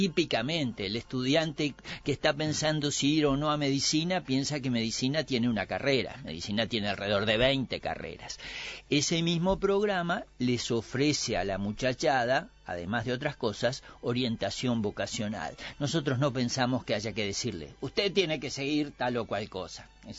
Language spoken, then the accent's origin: Spanish; Uruguay; moved away; como viejo uruguayo que volvió al país muy preocupado por las cosas que usted dice, en los años 80, cuando retornamos al país